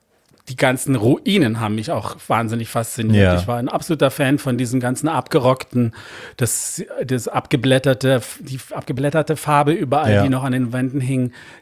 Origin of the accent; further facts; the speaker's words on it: England, United Kingdom; moved away as an adult; now in Berlin, Germany; Ich bin ja auch in England groß geworden